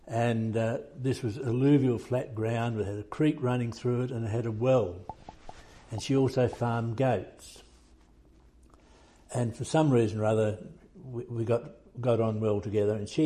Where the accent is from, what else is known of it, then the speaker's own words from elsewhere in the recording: New South Wales, Australia; I grew up in the Central Coast of New South Wales, but was born in the Royal North Shore Hospital and lived in Willoughby for the first 5 years of my life.